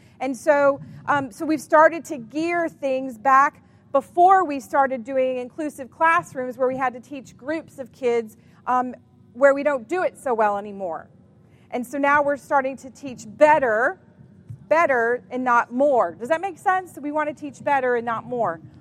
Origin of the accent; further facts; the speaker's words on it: Wilson, North Carolina, United States; I come from Wilson, North Carolina. Does anybody know where Wilson is? Yay! So it's not too far. It's just outside of Raleigh, about 35, 40 miles east.